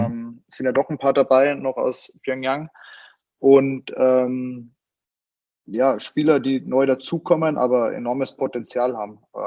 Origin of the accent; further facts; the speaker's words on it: Bavaria, Germany; Der Patrick kommt ja aus Flinsbach, das ist ja wirklich 3 Kilometer von meinem Heimatort weg.